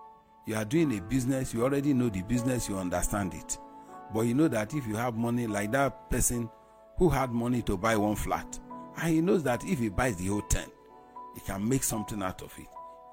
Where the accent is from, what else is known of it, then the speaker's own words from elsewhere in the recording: Nigeria; And as a Nigerian, I am desirous that you become one of the rich in Nigeria